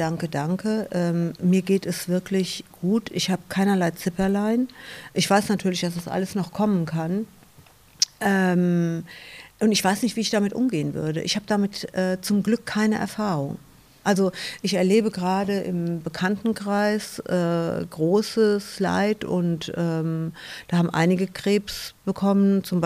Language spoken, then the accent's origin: German; Rhineland-Palatinate, Germany; damals als kleines Mädchen im Westerwald